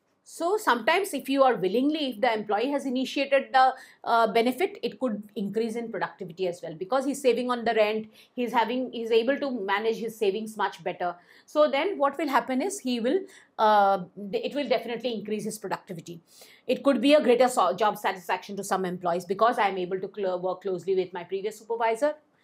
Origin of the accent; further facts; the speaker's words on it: Nashik, Maharashtra, India; I want to go back to Nasik, and Nasik is my hometown. So if required, I can come anytime from Nasik to Mumbai